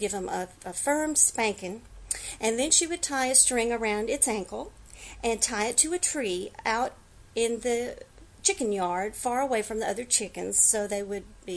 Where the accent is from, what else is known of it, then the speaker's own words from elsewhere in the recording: Mississippi, United States; also born or lived in Texas; now in California, United States; I lived in Texas for about 20 years, and now I've moved back to California. I can remember growing up in Mississippi.